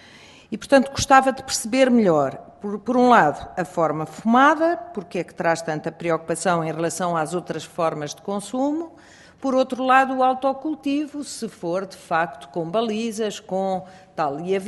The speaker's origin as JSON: {"language": "Portuguese", "country": "Portugal", "said": "nós, enquanto portugueses"}